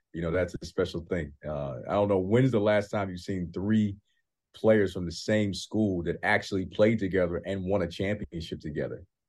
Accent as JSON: {"language": "English", "region": "New York", "country": "United States", "said": "So hopefully, you know, as a New Yorker and a New York Knicks fan, we can kind of get this thing right."}